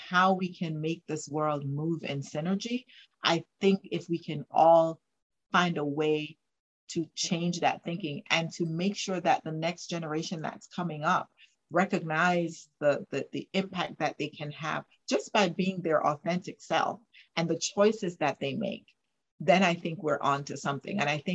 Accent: Jamaica; I was born and raised in Jamaica, so I went to school in Jamaica. So I attended Arden High School

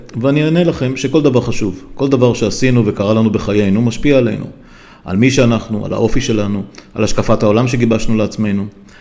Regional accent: Afula, Northern District, Israel; אני בן 63 עוד מעט. נולדתי וגדלתי באפולה.

